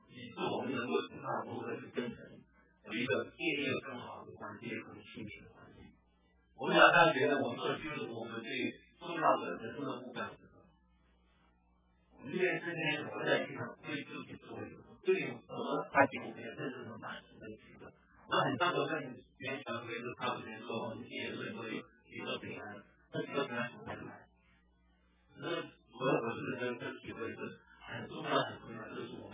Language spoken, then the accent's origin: Chinese; Hong Kong; moved away as an adult; also born or lived in Taiwan; now in United States; 我自己是在啊香港出生长大，然后再到台湾念大学，然后再来美国。我来美国的时候就是住在明尼苏达